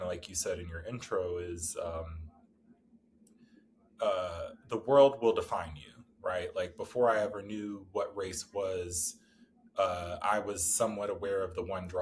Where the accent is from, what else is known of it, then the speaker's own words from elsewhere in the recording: Roanoke, Virginia, United States; now in Richmond, United States; I am from Roanoke, Virginia, which is Southwest Virginia. I've lived in the state of Virginia my whole life.